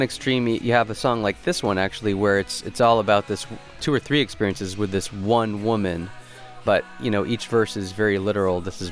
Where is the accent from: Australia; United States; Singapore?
United States; New England; moved away as an adult; now in Los Angeles, United States; At my core, I grew up in New England, small farm town. I really miss it sometimes.